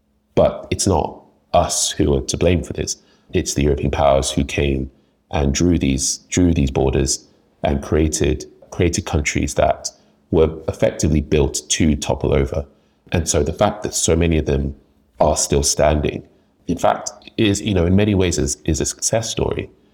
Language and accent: English; Nigeria; as a Nigerian myself, if I want to, you know, better understand Nigeria, to work to help Nigeria better face the future